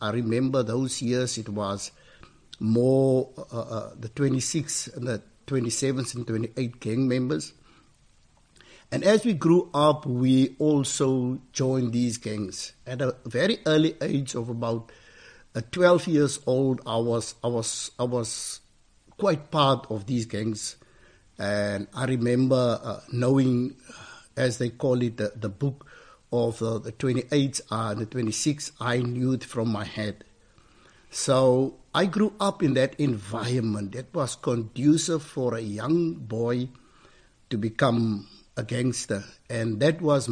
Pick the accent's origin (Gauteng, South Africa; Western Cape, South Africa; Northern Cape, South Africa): Western Cape, South Africa; George; Really, it's a beautiful town. I was born in George. I grew up.